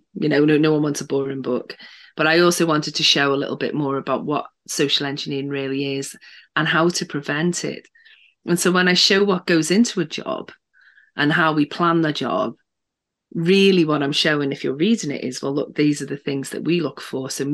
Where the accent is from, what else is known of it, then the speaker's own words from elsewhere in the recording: England, United Kingdom; Now, I do drink tea because I'm English